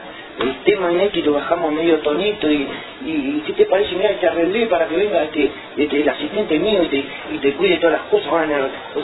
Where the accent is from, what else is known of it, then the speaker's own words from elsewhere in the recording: Uruguay; me dice, no, pues vos de dónde sos, me dice, ¿viste? Y digo, no, vengo del Uruguay